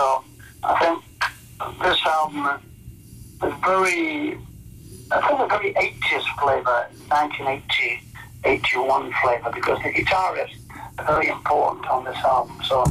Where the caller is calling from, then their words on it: United Kingdom